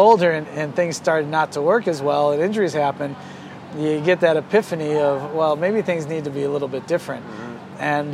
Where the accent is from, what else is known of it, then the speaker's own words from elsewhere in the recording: Buffalo, New York, United States; moved away as an adult; now in San Jose, United States; I moved out to, so I grew up in Buffalo, New York. I moved out to San Jose, California back in 97.